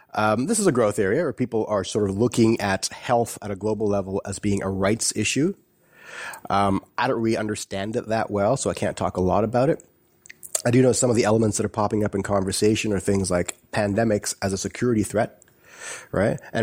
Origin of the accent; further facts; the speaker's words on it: Guyana; moved away; I'm part of a mass migration. I come from Guyana, and everyone like me who's well-educated from that country left, right, for other reasons, separately, individually, as part of your family.